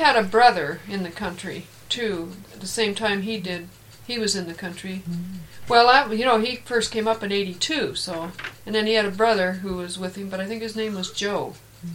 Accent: Ireland; He's an Irishman, you know, and I'm an Irishman.

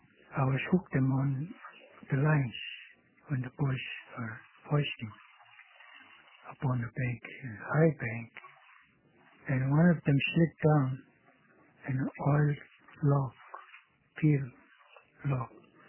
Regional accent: Kobuk, Alaska, United States; Eskimo from Kubuk. I was born on Kubuk.

